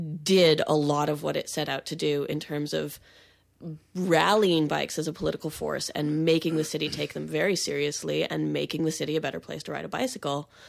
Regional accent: California, United States; also born or lived in Eugene, United States; Well, I was born in Eugene and I grew up in Central California.

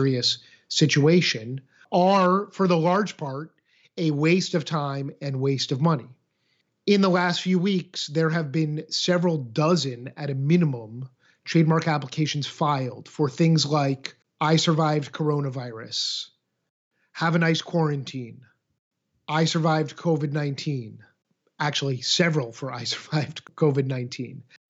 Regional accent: Boston, Massachusetts, United States; because I grew up in the Boston area, been to the Boston Marathon to watch it many times.

